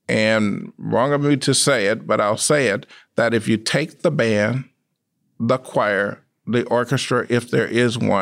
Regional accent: Mississippi, United States; I'm from Mississippi, and I told you the story of integration in Mississippi.

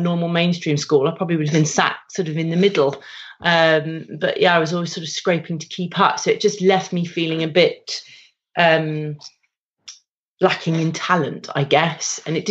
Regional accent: Windsor, South East England, United Kingdom; born there; I grew up in a village. I was born in Windsor.

